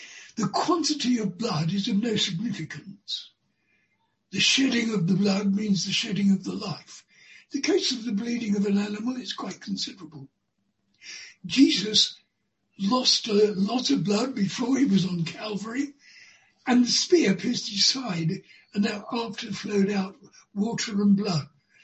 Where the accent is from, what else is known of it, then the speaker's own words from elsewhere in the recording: United Kingdom; It may be there are sins about being British, like not putting murderers to death. And just by virtue of being British, we're guilty.